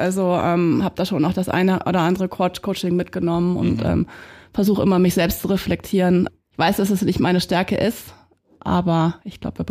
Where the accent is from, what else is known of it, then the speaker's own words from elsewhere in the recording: Northern Germany, Germany; now in Munich, Germany; Auch als Norddeutsche Dern, wie man so schön sagt, fühle ich mich hier in München und in der Nähe zu den Bergen super wohl.